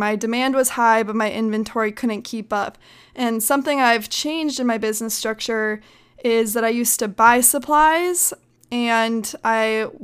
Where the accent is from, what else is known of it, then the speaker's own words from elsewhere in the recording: Minnesota, United States; So I'm from Minnesota and I road tripped out to Colorado where I go to college.